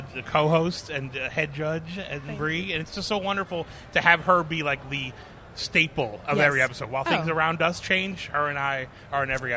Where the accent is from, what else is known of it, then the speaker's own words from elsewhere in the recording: Pittsburgh, Pennsylvania, United States; I was born and raised in Pittsburgh.